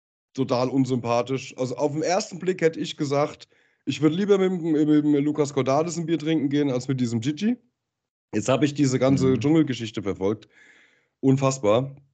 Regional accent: East Germany, Germany; Ich bin halt Ossi, wir haben keine Gläser, wir saufen immer aus der Flasche.

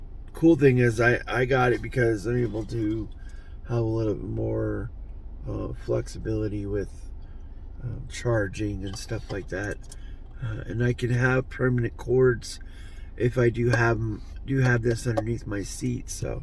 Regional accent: California, United States; A lot of times growing up in California

